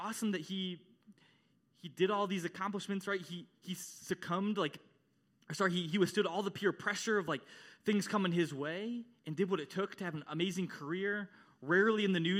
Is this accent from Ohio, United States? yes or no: yes; Ohio, United States; I love LeBron. I grew up in Ohio. I loved Ohio State.